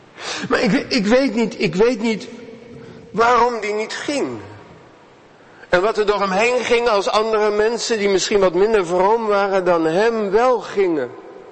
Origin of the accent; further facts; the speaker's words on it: Delft, South Holland, Netherlands; Ik kom uit Delft.